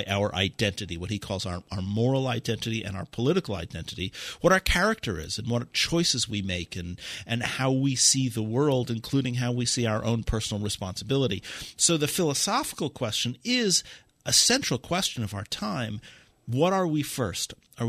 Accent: New York City, New York, United States; And I always tell people that I grew up in New York City around every religion, around every color, around every nationality, every economic class you can imagine within like six blocks.

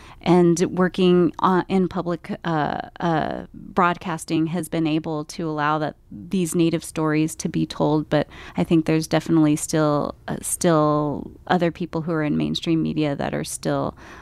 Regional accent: Arizona, United States; also born or lived in New Mexico; Yeah, so I'm a citizen of the Navajo Nation, and I grew up in Arizona and New Mexico. My family is from an area called Delcon, Arizona, and Chinle, Arizona, and that's near Winslow, Arizona.

